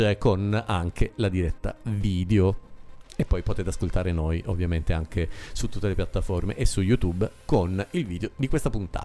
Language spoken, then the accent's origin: Italian; Switzerland; now in Mexico; Una lotteria che io da bambino vedevo in Svizzera.